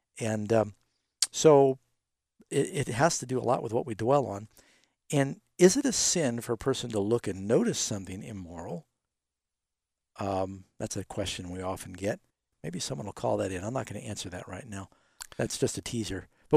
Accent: New York City, New York, United States; I grew up in New York City, and we had a very strong ultra-Orthodox Jewish community there in Brooklyn

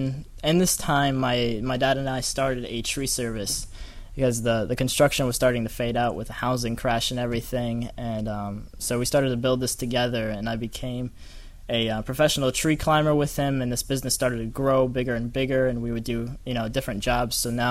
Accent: Michigan, United States; I'm actually from Michigan, so it gets a little bit cold there.

